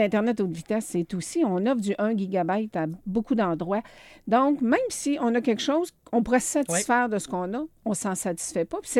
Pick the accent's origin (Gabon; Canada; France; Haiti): Canada; Trois-Rivières, Quebec